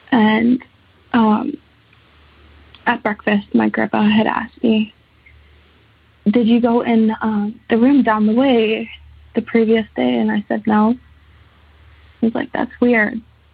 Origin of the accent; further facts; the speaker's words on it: St. Thomas, Ontario, Canada; I'm from St. Thomas, Ontario.